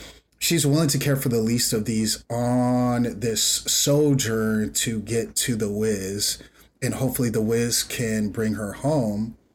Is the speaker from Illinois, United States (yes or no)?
yes; Chicago, Illinois, United States; I grew up in Chicago and didn't have any, so...